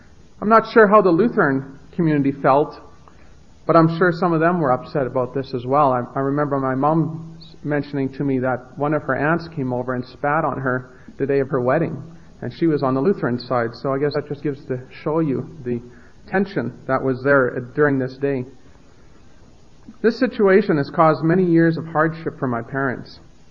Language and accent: English; Regina, Saskatchewan, Canada; I was the fourth of five children. We all raised in the city of Regina.